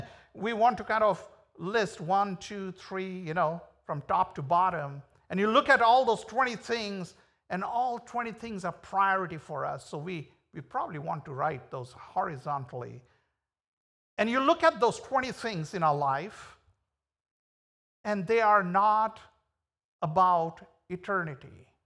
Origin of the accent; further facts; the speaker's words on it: India; English is a second language; You know, when I was growing up in India, in the college, I was, you know, studying